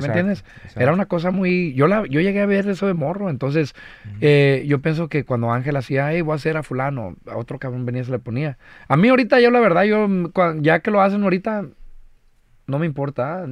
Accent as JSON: {"language": "Spanish", "country": "Mexico", "lives_now": "United States", "said": "yo soy mexicano de corazón, pero pues a huevo, soy americano aquí, pues."}